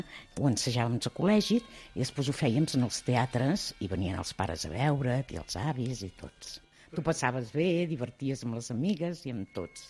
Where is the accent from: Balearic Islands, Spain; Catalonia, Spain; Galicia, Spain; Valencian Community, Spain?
Catalonia, Spain; Camprodon; now in Sant Joan de les Abadeses, Spain; de 63 anys. Soc de Camprodon i estic aquí a Sant Joan i en fa 39.